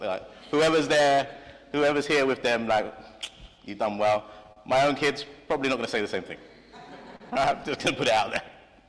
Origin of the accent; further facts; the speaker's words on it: London, United Kingdom; I don't speak Swahili. I'm from Southeast London.